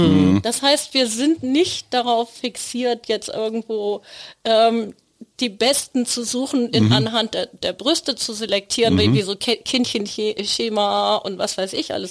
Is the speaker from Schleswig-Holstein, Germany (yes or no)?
yes; Plön, Schleswig-Holstein, Germany; Ich komme aus Plön.